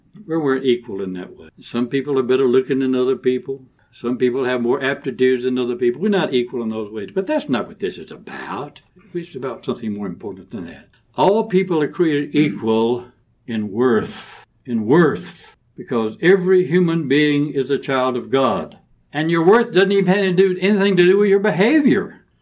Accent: United States; But I knew this. I'm an American. And everybody I know around me is an American.

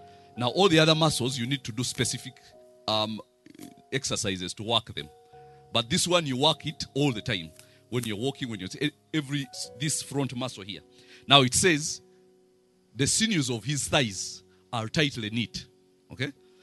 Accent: Hoima, Western Region, Uganda; Now I remember when I was growing up in Hoima, we knew only two Muslim families. Two. Everybody else was either Catholic or Protestant.

